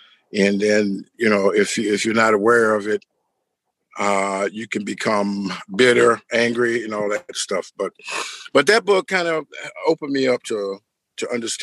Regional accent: Homestead, Florida, United States; But anyway, yeah, I grew up in the South in Homestead, Florida, and like I said, my mother had 12 kids and I grew up working, doing stuff.

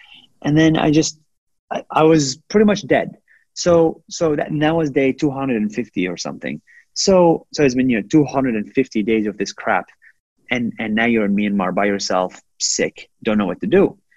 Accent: Israel; also born or lived in United States; now in Singapore; I come from Israel, the country with the most militarized country. I live in Singapore, another militarized country. I studied in the U.S., another militarized country.

